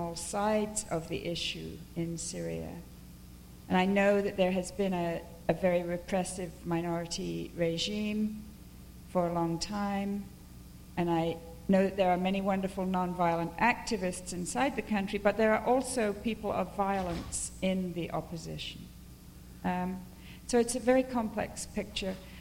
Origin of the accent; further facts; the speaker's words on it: England, United Kingdom; that was the issue when I was growing up in England that lit me up to social action, anti-apartheid movement.